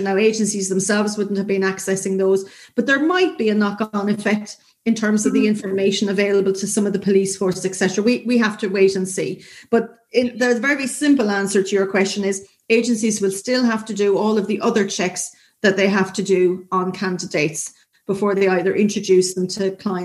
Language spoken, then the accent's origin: English; Ireland; So, for example, I'm Irish, but I qualified as a solicitor in the United Kingdom.